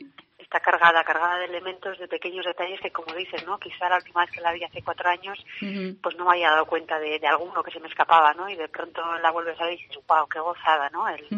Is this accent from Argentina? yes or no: no; Basque Country, Spain; nosotras como vascas que somos, de esto sabemos mucho